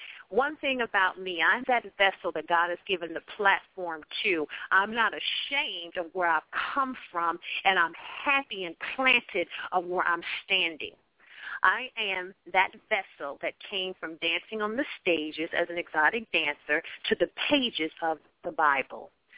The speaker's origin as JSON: {"language": "English", "town": "Akron", "region": "Ohio", "country": "United States", "tie": "born or raised there", "said": "Once again … born and raised in Akron, Ohio."}